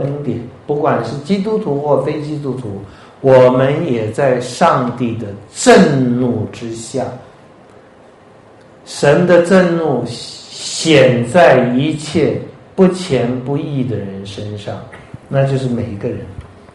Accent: China; 各位，我们中国人是不吃的日子必定死，我们都要吃嘛，民以食为天嘛。

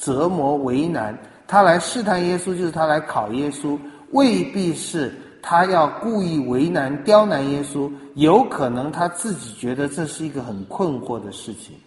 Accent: China; 我们中国人不看重law

